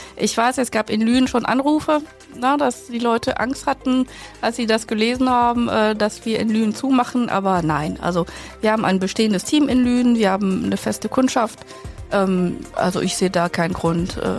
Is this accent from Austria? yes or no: no; France; German is a second language; moved away as an adult; now in Germany; Ich komme aus Frankreich. Ich lebe seit 98 hier in Deutschland.